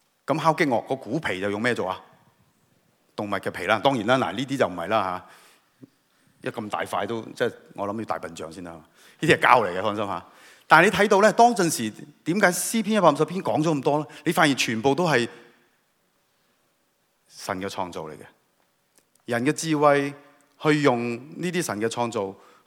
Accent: China; 这个我估系同我哋中国人乖乖地坐，即系嗰种文化咧。

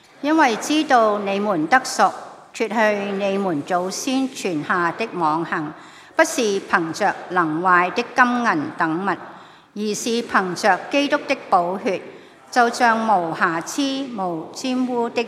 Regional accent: China; 我是中国人吓

